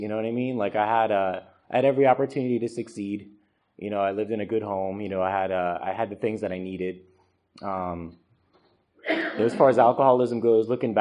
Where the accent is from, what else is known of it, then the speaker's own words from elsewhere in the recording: Florida, United States; Like I said, I grew up in Florida, so my first drunk was, like, kind of by the Intercoastal Waterway in Fort Lauderdale.